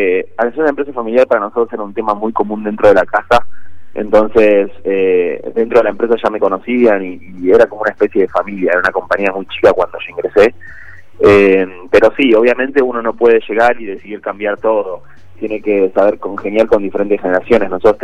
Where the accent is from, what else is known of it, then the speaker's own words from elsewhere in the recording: Bahía Blanca, Buenos Aires Province, Argentina; moved away as an adult; now in Buenos Aires, Argentina; yo soy de Bahía Blanca. Nuestra empresa familiar está basada en Bahía Blanca.